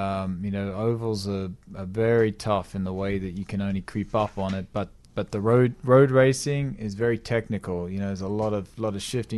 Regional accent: Toowoomba, Queensland, Australia; I grew up in Toowoomba, Australia.

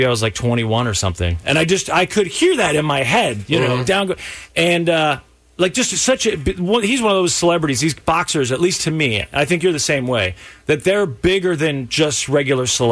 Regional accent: Kansas City, United States; Because, you know, I'm from Kansas City.

